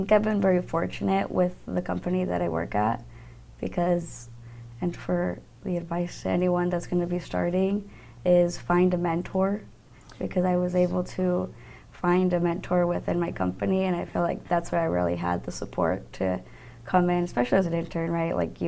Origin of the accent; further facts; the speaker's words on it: Carson City, Nevada, United States; Growing up in Carson City, you don't have the high-rise buildings, you don't have that kind of skyline.